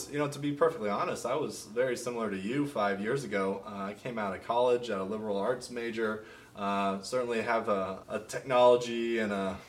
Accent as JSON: {"language": "English", "town": "Houston", "region": "Texas", "country": "United States", "tie": "born or raised there", "said": "I grew up in Houston, Texas, and until the year 2004, that summer, I thought global warming was still debatable."}